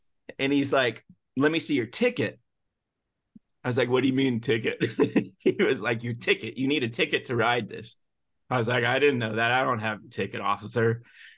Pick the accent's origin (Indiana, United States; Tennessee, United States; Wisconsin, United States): Tennessee, United States; Nashville; I didn't know. I'm from Nashville